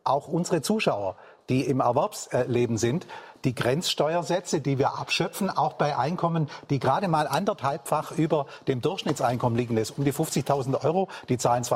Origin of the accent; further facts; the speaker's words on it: Switzerland; born there; Also, ich bin in der Schweiz geboren und kenne Schweizer Rentenmodell recht gut.